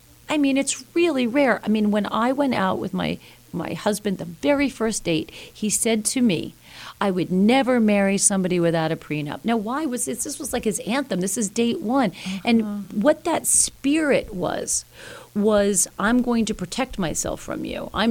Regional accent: New York, United States; Because, listen, I can be really tough. I'm a New Yorker.

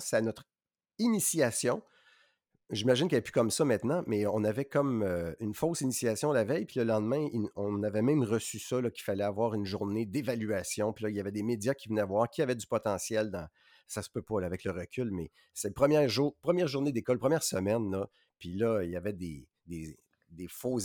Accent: Joliette, Quebec, Canada; J'avais une opportunité de travailler à Rivière-du-Loup ou à Joliette, qui était dans mon patelin, qui offrait à peu près la même chose.

